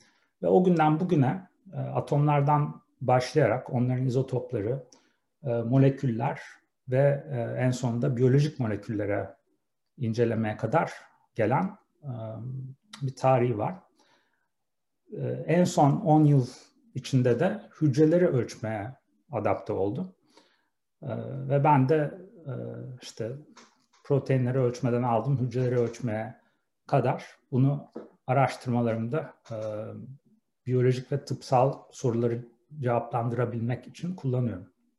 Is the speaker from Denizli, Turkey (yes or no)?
no; İzmir, Turkey; moved away as an adult; now in Boston, United States; İzmir'de doğdum. İzmir'de liseyi, işte ilkokulu, liseyi okudum. Bornova Anadolu Lisesi'nden mezunum.